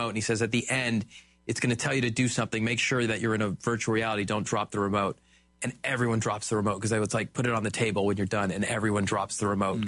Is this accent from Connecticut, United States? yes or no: no; Boston, Massachusetts, United States; moved away as an adult; now in Boise, United States; I grew up in Boston and then was recruited by Weyerhaeuser to Boise.